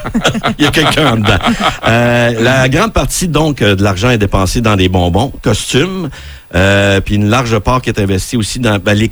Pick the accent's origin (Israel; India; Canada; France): Canada; Chez nous, au Canada, c'est sûr qu'on est moins là, en termes de population